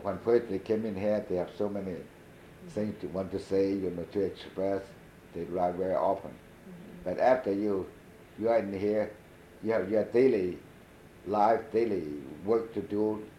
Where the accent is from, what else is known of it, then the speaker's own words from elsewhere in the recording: Shenzhen, Guangdong, China; I came from Shenzhen, you know. Shenzhen, they have more people overseas.